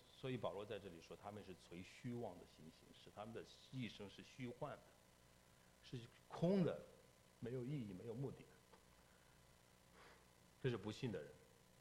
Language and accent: Chinese; China; 我们从大陆来的弟兄姐妹